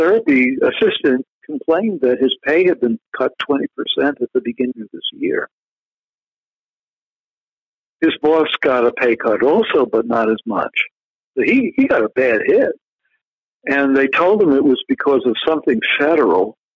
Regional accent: Brooklyn, New York, United States; I grew up in Brooklyn, and I would go over there.

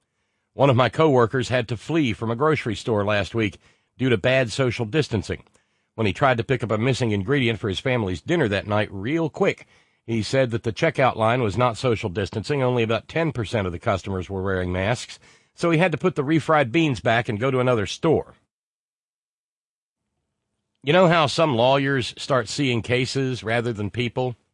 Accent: Seattle, Washington, United States; Seattle is my hometown.

